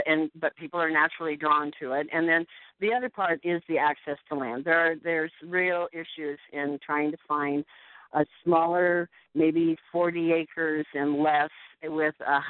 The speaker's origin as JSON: {"language": "English", "town": "Atlantic", "region": "Iowa", "country": "United States", "tie": "born or raised there", "said": "I grew up in Atlantic and left, never thought I'd live in Iowa, and came back to Iowa in 1975."}